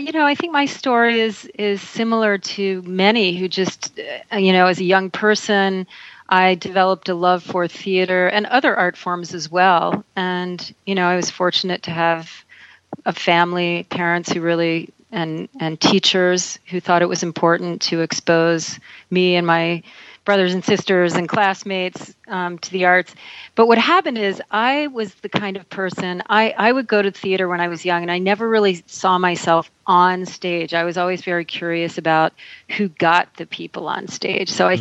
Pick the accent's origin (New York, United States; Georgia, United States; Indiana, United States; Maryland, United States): Maryland, United States; Baltimore; I am from Baltimore.